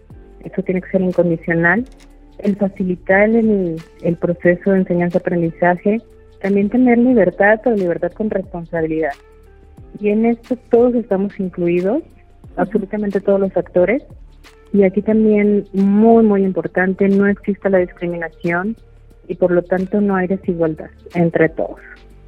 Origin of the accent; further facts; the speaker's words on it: Aguascalientes, Mexico; Yo soy aquí originaria de Aguascalientes